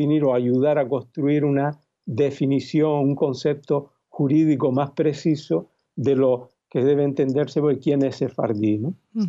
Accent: Canary Islands, Spain; Sí, que soy canario, sí.

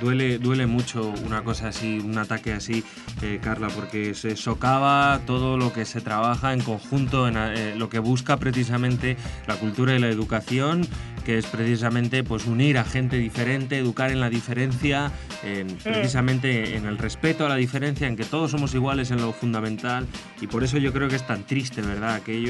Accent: Spain; Me recuerda cuando me fui de Erasmus, que íbamos todos los españoles juntos

